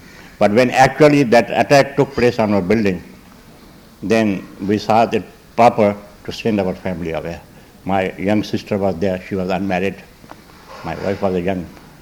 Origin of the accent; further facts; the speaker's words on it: Pakistan; We thought that because the name of our country was Pakistan, that means the purity.